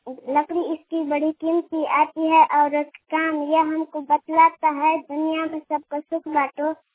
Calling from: Jharkhand, India; मैं तुमको माल ग्राम का जाट पोस्ट जिला थाना मेरा जिला गढ़वा से बोल रहा हूँ।

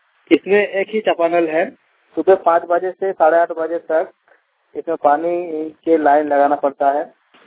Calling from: Chapri, Jharkhand, India; गांव चापड़ी, पोस्ट दलवेड़ा, थाना घाट, जिला जिला पूर्वी सिंहभूम, झारखंड।

